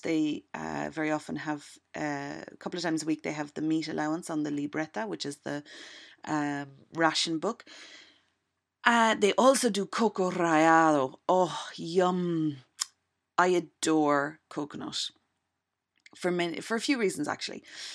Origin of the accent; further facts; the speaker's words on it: Ireland; now in Cuba; I'm Irish